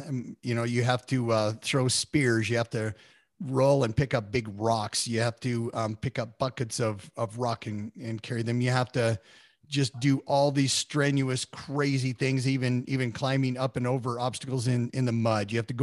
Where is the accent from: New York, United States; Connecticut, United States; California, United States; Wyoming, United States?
Wyoming, United States; I'm from Wyoming. I grew up in Wyoming.